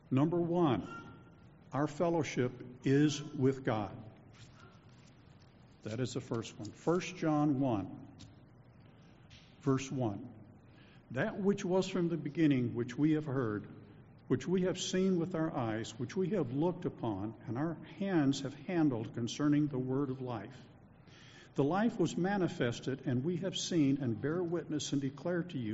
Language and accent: English; Milwaukee, Wisconsin, United States; we would all be down there with our kegs of beer because we're from Milwaukee, and we would have our big canopies that say Green Bay Packers on it